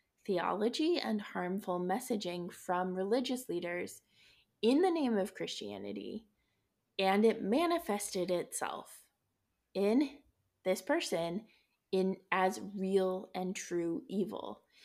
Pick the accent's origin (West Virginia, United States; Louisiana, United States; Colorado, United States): Colorado, United States; Yeah, and I grew up in Colorado. We don't do earthquakes in Colorado.